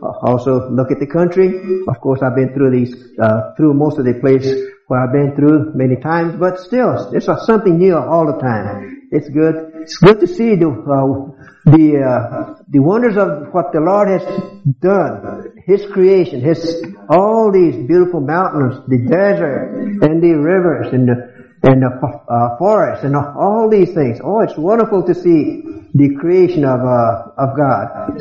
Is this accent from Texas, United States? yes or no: yes; San Antonio, Texas, United States; born there; I was born here in San Antonio, not too far from here.